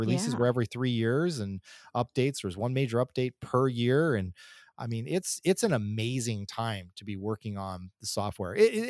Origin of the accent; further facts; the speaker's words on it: Wisconsin, United States; I'm from Wisconsin, just not that far north.